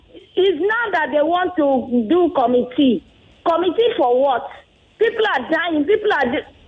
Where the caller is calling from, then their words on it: Agbado, Lagos, Nigeria; I'm calling from Agbado.